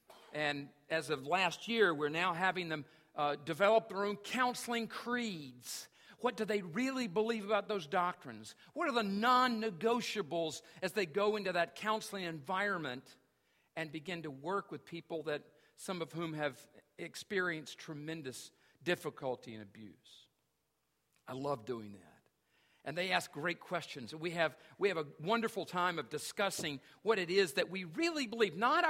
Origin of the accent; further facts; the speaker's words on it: North Carolina, United States; I grew up in North Carolina. We called it wrestling, okay, with an A.